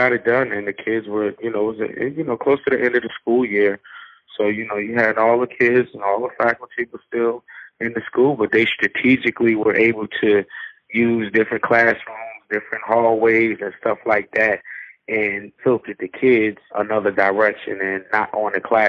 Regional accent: Newark, New Jersey, United States; I'm from Newark, New Jersey.

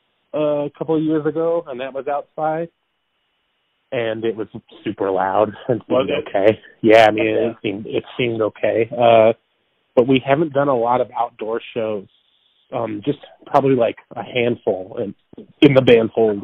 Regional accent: Denver, Colorado, United States; You know, I'm from Denver, born and raised, so I've seen a few shows there.

